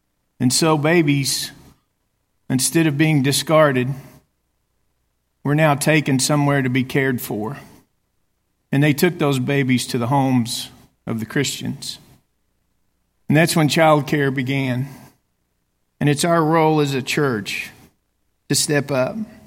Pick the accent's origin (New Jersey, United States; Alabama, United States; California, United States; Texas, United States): Texas, United States; Amarillo; When I was growing up in Amarillo, Texas, I met Michael in the seventh grade. We went to Amarillo Junior College and then West Texas State University.